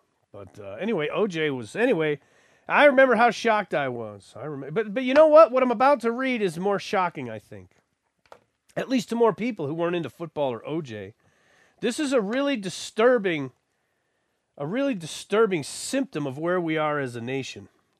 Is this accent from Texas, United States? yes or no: no; Buffalo, New York, United States; born there; I was born in Buffalo